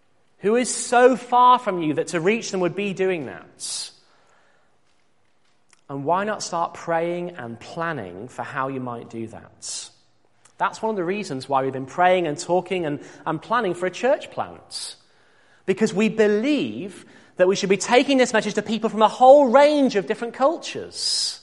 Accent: Yorkshire and the Humber, United Kingdom; Now, I'm a Yorkshireman, and I'm about to leave my home county, which makes it a difficult thing.

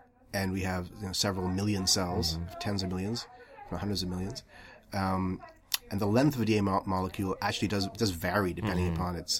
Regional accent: India; I'm Indian people. I can say that.

